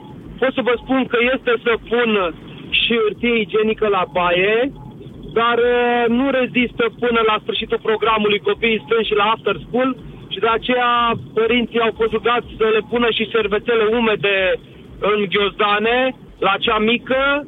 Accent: Timișoara, Timiș County, Romania; Eu vă sunt din Timișoara.

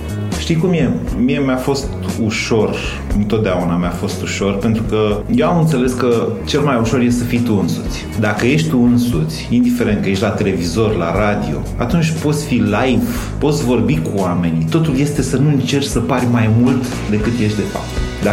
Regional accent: Oltenia, Romania; el o să consideră că eu sunt un oltean puțin serios

